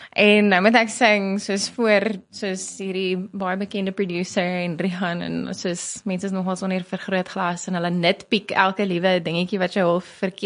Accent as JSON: {"language": "Afrikaans", "region": "Free State", "country": "South Africa", "said": "Van die Vrystaat wat oulik is want ons kom altyd van die Vrystaat af."}